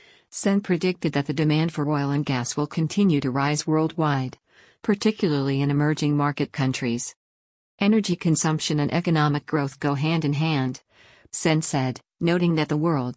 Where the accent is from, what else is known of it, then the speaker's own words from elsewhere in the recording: India; I grew up in India. When I grew up, electricity wasn't guaranteed.